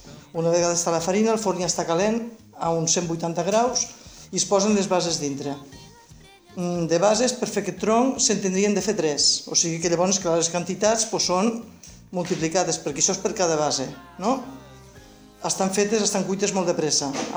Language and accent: Catalan; Les Borges Blanques, Catalonia, Spain; also born or lived in Barcelona; sóc filla de Borges Blanques, he viscut molts anys a Barcelona, però al final doncs, tornes cap al poble, no? M'encanta el meu poble.